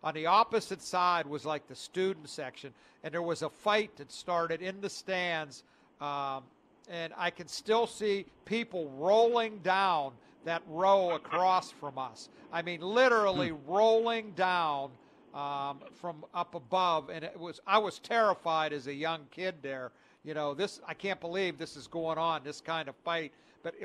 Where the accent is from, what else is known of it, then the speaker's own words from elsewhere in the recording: Beaver Falls, Pennsylvania, United States; I always considered myself lucky growing up in Beaver Falls and being able to go to those games.